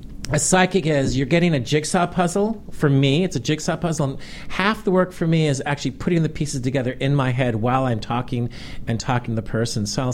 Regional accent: Los Angeles, California, United States; and I'm from Los Angeles.

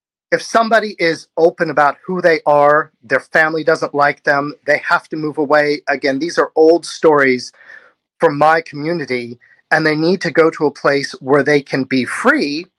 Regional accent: Pennsylvania, United States; I'm not from California. I'm from a town in Pennsylvania on a mountain by the Appalachian Trail that currently has a population of, I think, 90 people.

